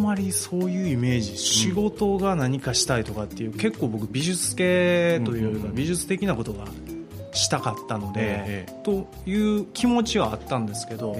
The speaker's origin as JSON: {"language": "Japanese", "region": "Kyoto", "country": "Japan", "accent": "Kyoto dialect", "said": "今現状の実家は左京区の、"}